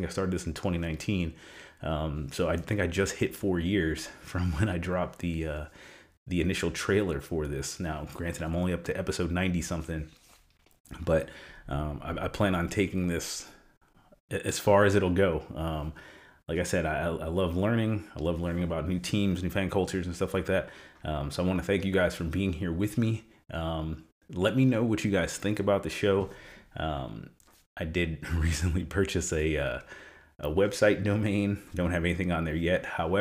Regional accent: New York, United States; Keep in mind, I'm from New York, grew up around a lot of Puerto Ricans

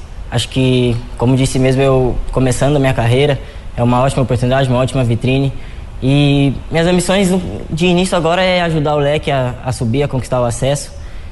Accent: Novo Horizonte, São Paulo, Brazil; Como a maioria, eu iniciei bem jovem, assim, com 8, 9 anos, em escolinhas da minha cidade. Eu que sou natural de Novo Horizonte, São Paulo.

